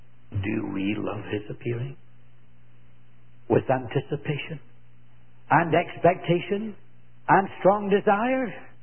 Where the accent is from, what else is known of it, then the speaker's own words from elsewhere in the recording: Scotland, United Kingdom; Being a Scot, I had to devise ways of providing my children with pocket money.